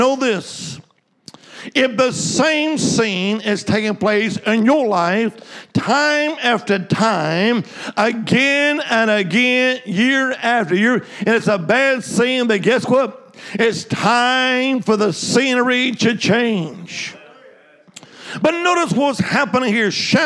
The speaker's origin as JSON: {"language": "English", "region": "Alabama", "country": "United States", "tie": "born or raised there", "said": "I was raised in the Holy Land, Alabama."}